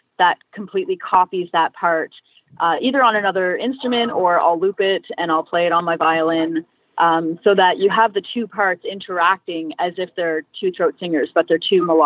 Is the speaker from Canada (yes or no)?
yes; Halifax, Nova Scotia, Canada; I grew up in Spryfield, and I spent a lot of time at the playground.